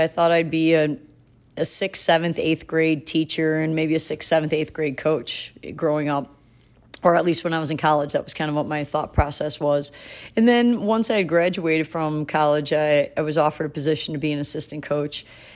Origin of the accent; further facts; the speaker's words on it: Wisconsin, United States; I grew up in Wisconsin, so a lot of people there had dairy farms.